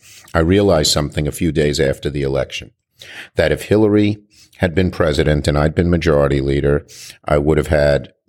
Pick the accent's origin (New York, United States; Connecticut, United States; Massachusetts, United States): New York, United States; I'm a New Yorker.